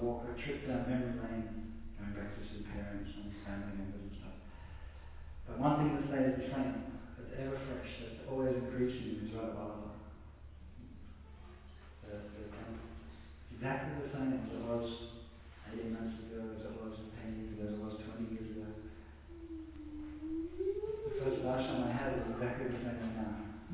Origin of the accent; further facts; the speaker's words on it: Melbourne, Victoria, Australia; Because I'm from Melbourne myself. I was born and bred in Melbourne City.